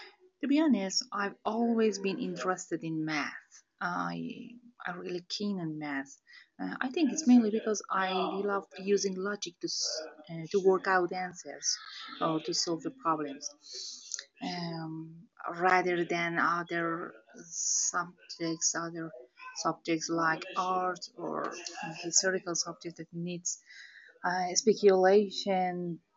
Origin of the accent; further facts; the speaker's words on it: Tehran Province, Iran; English is a second language; I'm 30 and I'm one of the candidates of the IELTS exam. I come from Badmin, an old industrial city near the capital city, Tehran. I've been living there since my birthday.